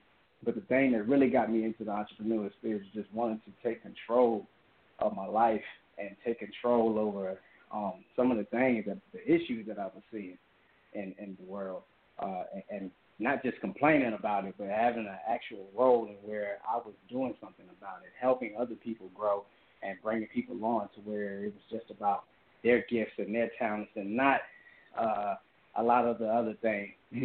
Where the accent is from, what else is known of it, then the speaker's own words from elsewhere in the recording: Hampton, Virginia, United States; growing up, born and raised in Hampton, Virginia. And if anyone's familiar with that part of the country, you know that your opportunities are very limited.